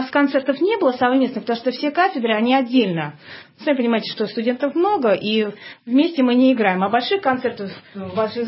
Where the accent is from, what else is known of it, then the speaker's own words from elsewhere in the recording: Moscow, Russia; я москвичка.